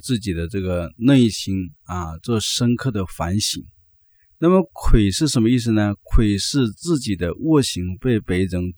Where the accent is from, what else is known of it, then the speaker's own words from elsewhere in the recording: China; 也是这个传统习惯啊，在我们中国的几千年呢，所以我们中国人呢比较谦虚啊